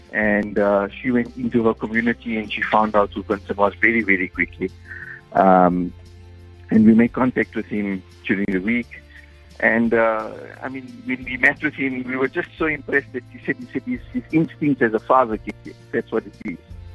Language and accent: English; South Africa; We've got lots of work as South African citizens of not just Alexandra or Johannesburg, but as citizens of South Africa.